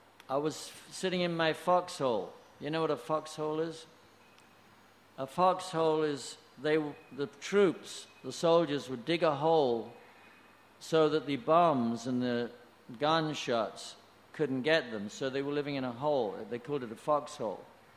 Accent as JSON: {"language": "English", "country": "United States", "tie": "born there", "said": "I was born in America."}